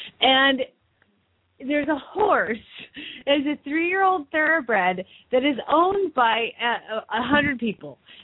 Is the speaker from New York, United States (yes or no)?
no; Phoenix, Arizona, United States; from Phoenix, Arizona